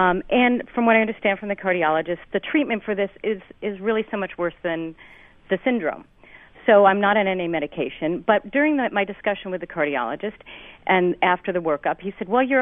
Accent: New York, United States; Of course, being a New Yorker, you always want to be in the top 3% of anything.

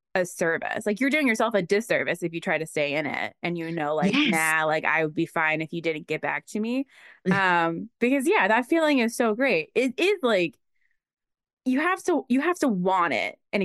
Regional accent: Baltimore, Maryland, United States; born there; I was born in Baltimore.

